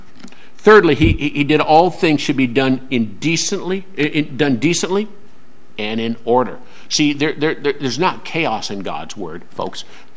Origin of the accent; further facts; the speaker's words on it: Portland, Oregon, United States; I grew up in Portland, if I had to be a plumber in Portland